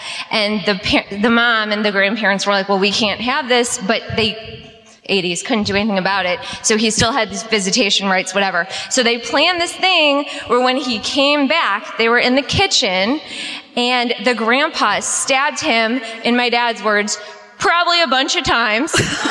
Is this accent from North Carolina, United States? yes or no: no; Creve Coeur, Missouri, United States; I'm actually from Creve Coeur.